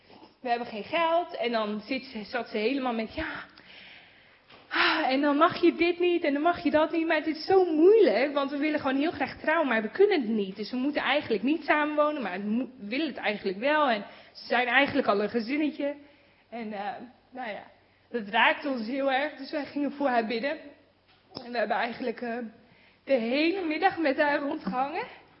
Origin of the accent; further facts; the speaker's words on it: Netherlands; Nou, ik vertelde, nou, ik kom uit Nederland en dit en dat.